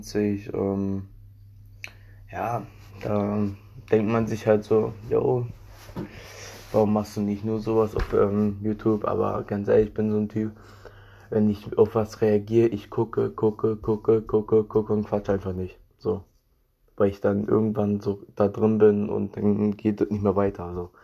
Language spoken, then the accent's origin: German; Berlin, Germany; Und er ist Berliner, ich bin Berliner und 030 ist ja so die Vorwahl von Berlin.